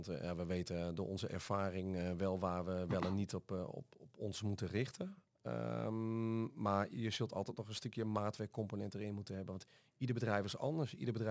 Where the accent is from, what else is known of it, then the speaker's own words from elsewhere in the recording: Friesland, Netherlands; Ik kom uit Friesland